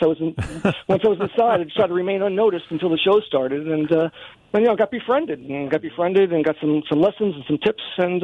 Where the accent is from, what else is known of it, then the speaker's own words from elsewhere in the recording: New York, United States; I'm a Westchester guy, currently in Somers.